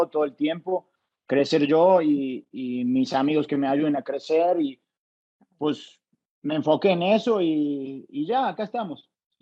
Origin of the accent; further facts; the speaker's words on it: Argentina; Voy a poder compartir mis conocimientos porque para que crezca ahí el deporte en mi país también, porque yo veo a los chicos que le echan un montón de ganas y en Argentina no hay eventos